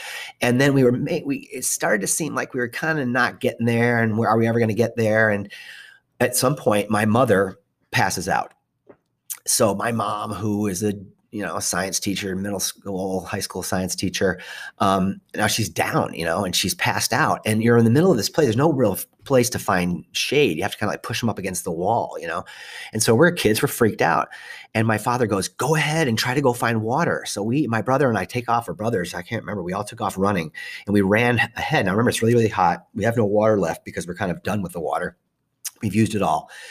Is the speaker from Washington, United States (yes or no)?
no; Ithaca, New York, United States; just like in Ithaca, where I grew up in the Cascadilla Creek or the Fall Creek